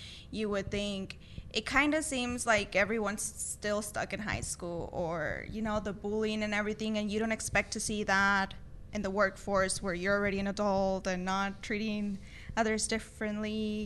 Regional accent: El Paso, Texas, United States; first language Spanish; English is a second language; So I'm originally from El Paso, Texas, and I came here for law school. I actually went to KU.

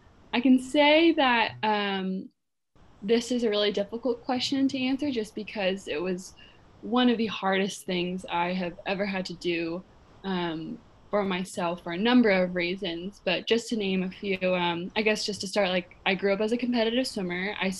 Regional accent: Malibu, California, United States; I mean, I spent so much of my life growing up in Malibu that I didn't really have any outside of experiences outside of Malibu and outside of the community I grew up in.

